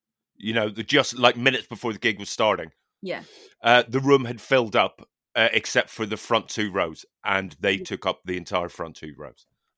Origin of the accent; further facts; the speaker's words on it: Newtownards, Northern Ireland, United Kingdom; it's the rival town to my hometown, Newton Orange.